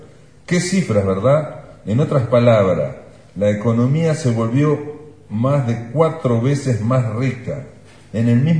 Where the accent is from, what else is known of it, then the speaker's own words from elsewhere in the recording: Uruguay; Nosotros como uruguayos nos sorprende un poco esto que contás constantemente de inmigrantes que vienen a Perú